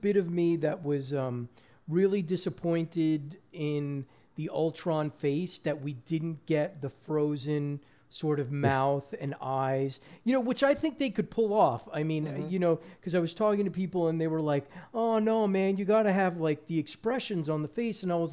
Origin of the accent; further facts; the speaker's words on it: Leonia, New Jersey, United States; As long as they base it in my hometown, Leonia, New Jersey, then I'm all for it.